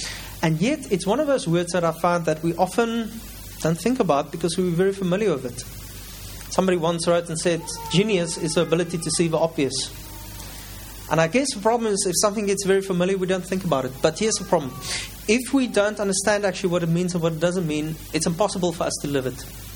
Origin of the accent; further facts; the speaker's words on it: Cape Town, Western Cape, South Africa; I'm from Cape Town, sunny Cape Town.